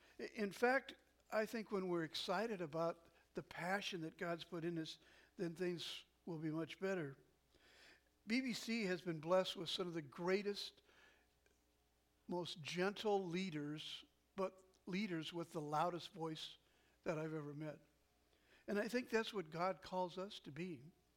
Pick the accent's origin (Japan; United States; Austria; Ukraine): United States; Seattle, Washington; He was actually my minister growing up in West Seattle.